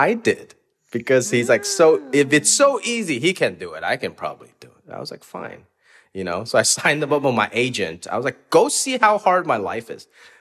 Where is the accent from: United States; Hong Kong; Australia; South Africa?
Hong Kong; moved away; There wasn't really stand-up growing up in Hong Kong, at least the time when I was there. So when I moved here